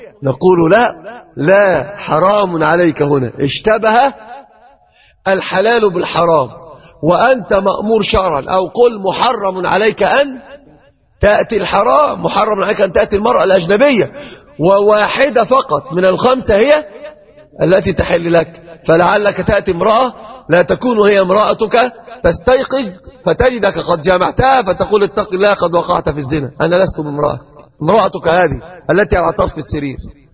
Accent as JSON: {"language": "Arabic", "country": "Egypt", "said": "عندنا في مصر يقولون يخلق من الشبه كم؟ 40"}